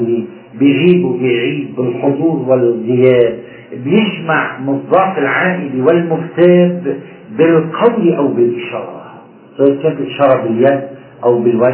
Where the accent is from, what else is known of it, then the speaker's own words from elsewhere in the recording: Lebanon; نحن لبنانيين بحالنا بنقول نحن لبنانيين